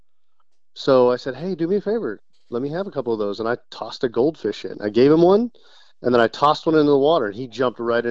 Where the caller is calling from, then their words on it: Jacksonville, North Carolina, United States; Jacksonville, North Carolina.